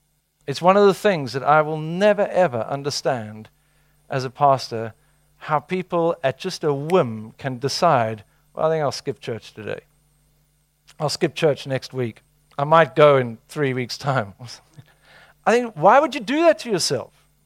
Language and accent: English; South Africa; I'm from South Africa.